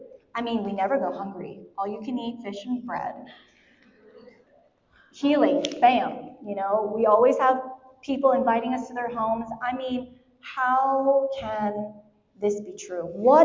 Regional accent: Houston, Texas, United States; also born or lived in Florida; I'm from Houston, you know? Like, I'm from Florida and Houston, so I've seen flood.

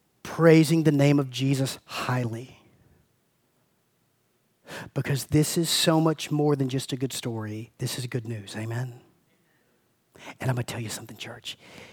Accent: Georgia, United States; I mean, I grew up in South Georgia. I used to hear ladies say, oh, Lord.

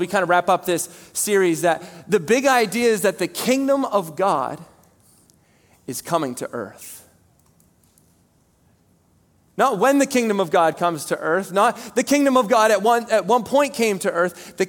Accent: Maine, United States; I'm from Northern Maine. We didn't learn how to type.

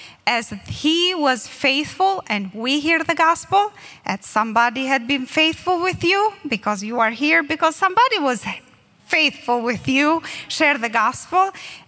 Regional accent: Albania; English is a second language; we are from Albania, and we grew up in a Muslim family

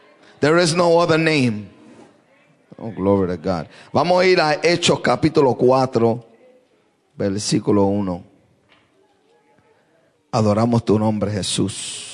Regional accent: Puerto Rico; soy puertorriqueño pero me retiro en Guatemala

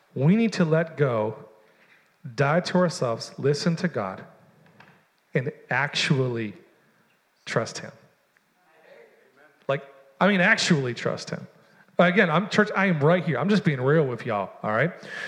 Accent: United States; Because it's inflicting on my freedom as an American.

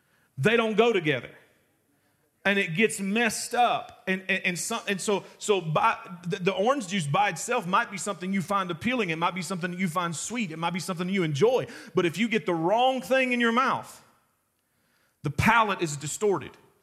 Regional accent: Carrollsburg, Kentucky, United States; because I'm a redneck. And I'm from Carrollsburg, Kentucky, and I grew up on the banks of the Cumberland River.

